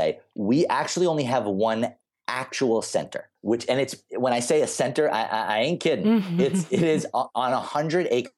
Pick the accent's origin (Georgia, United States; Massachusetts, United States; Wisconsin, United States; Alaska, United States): Massachusetts, United States; There is actually still a school in my home state of Massachusetts.